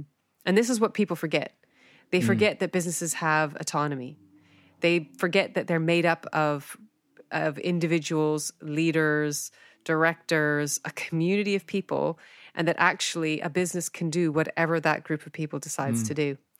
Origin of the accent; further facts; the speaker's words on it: Canada; if I combine, you know, growing up in Canada